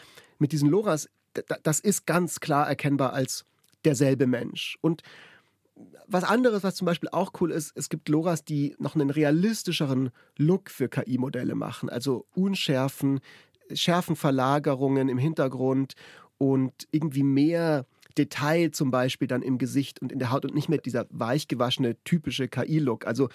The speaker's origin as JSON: {"language": "German", "town": "Munich", "region": "Bavaria", "country": "Germany", "said": "Ja, das, ich komme ja aus München."}